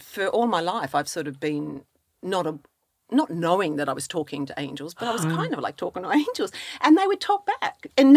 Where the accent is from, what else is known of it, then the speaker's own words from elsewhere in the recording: Ireland; I thought being the Irish here, we're bringing the magical unicorns.